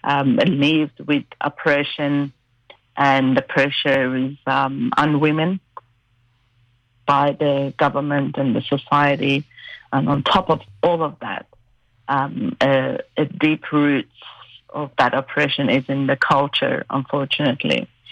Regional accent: Iran; moved away as an adult; now in Australia; So I was born and grew up in Iran till age 26.

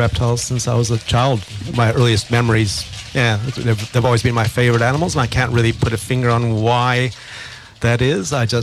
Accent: Canada; moved away as an adult; now in Australia; As you can tell by my accent, I'm from Canada originally

